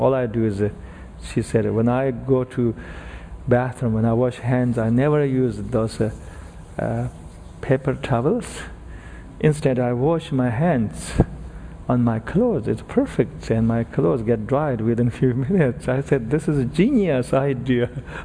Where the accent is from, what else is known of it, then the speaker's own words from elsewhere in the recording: Tibet, China; I remember when I was growing up in Tibet, in eastern Tibet, when somebody dies in my village, they invite me and other lamas. I was a lama at that time.